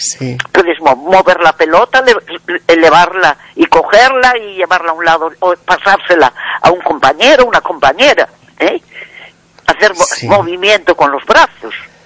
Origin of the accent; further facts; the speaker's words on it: Vigo, Galicia, Spain; Nací en Vigo. Soy de Vigo. Nací en Vigo y aquí sigo.